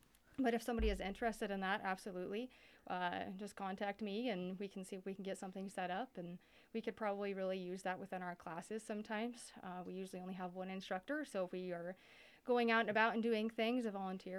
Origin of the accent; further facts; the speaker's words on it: Atlantic, Iowa, United States; Well, I'm here from Atlantic. I've lived here my whole life.